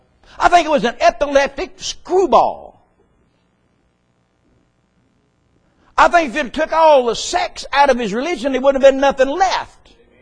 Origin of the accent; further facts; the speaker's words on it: the South, United States; I'm an American. I'm a Southerner. I'm white. I'm a Baptist. I'm Christian.